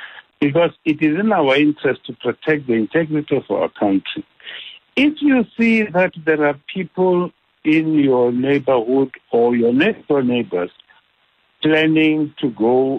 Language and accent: English; South Africa; if we were to say, as South African citizens ourselves, we have a duty not to carelessly be maverick.